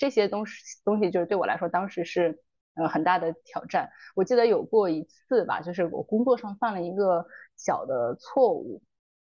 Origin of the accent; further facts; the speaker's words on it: Shanghai, China; 因为它远离我的家乡，而我是一个上海人，很少有上海人跑到天津去做一个工作